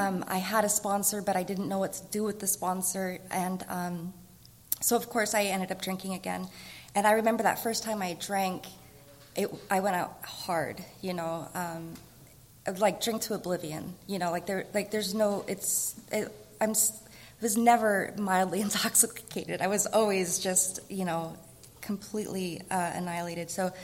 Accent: Seattle, Washington, United States; And then I grew up in Seattle, so we would go up to Canada.

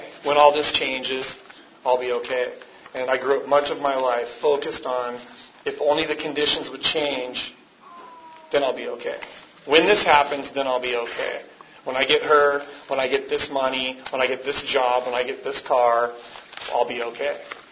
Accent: San Diego, California, United States; I was born in San Diego, greatest place on earth. You know, where else better for an alcoholic or someone who abuses drugs than to grow up 15 minutes from Mexico?

